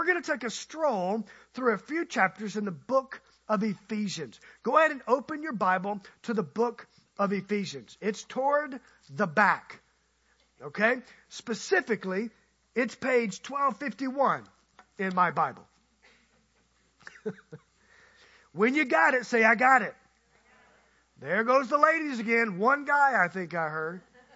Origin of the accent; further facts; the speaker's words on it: Alabama, United States; I'm from South Alabama.